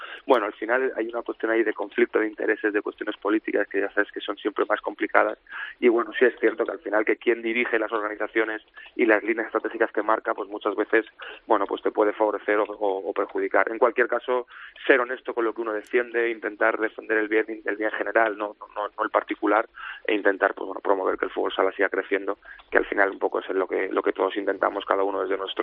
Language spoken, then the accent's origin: Spanish; Spain; no lo entiendes como español y como persona que ha jugado al fútbol sala